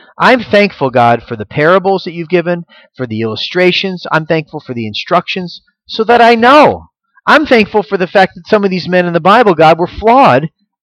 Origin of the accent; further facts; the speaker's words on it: Florida, United States; But it's Florida. There's retirees everywhere. And then I grew up in Florida.